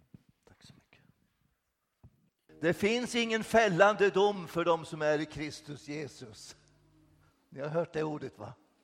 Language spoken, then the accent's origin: Swedish; Katrineholm, Södermanland, Sweden; also born or lived in Stockholm; Jag kommer från Sverige och född i Stockholm, uppvuxen i Katrineholm, om ni vet var det ligger.